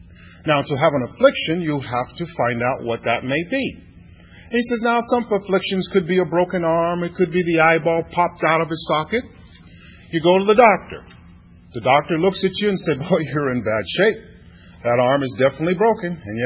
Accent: St. Louis, Missouri, United States; born there; I was born in St. Louis, Missouri. I come from a family of 13 children.

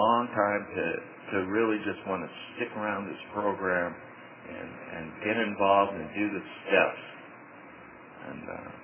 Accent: California, United States; I had wanted it before, and I'm from the Bay Area, you know.

